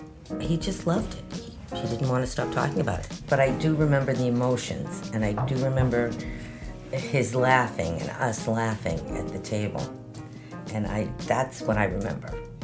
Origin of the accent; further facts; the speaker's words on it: Arlington, Massachusetts, United States; also born or lived in Brookline; now in Woburn, United States; I was born at Beth Israel Hospital in Brookline. I grew up in Arlington. I lived there till I got married, and then we moved to Woburn.